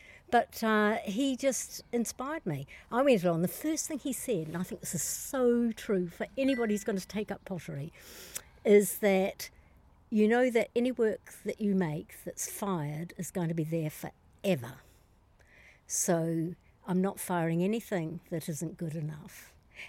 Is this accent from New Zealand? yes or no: yes; New Zealand; Well, I'm a New Zealander.